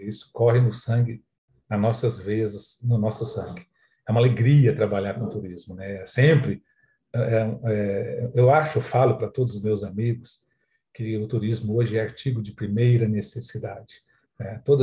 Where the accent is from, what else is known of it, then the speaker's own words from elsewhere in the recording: Ribeirão Preto, São Paulo, Brazil; now in Brasília, Brazil; eu não sou de Brasília, eu sou de Ribeirão Preto, São Paulo, estou em Brasília há 23 anos